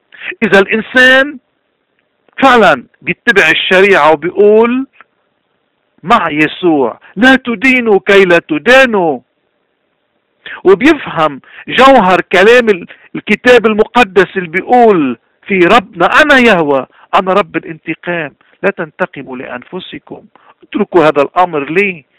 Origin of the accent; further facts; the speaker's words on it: Lebanon; هيدا النموذج نحن كلبنانيين مسلم ومسيحية ودروز وحتى اللي ما عندهم دين، هيدا النموذج نحن بدنا نكون فخورين فيه